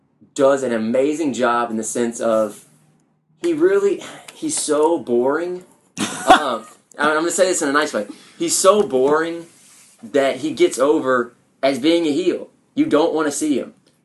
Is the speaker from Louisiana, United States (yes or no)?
yes; New Orleans, Louisiana, United States; I'm coming from New Orleans. I've seen New Orleans riots.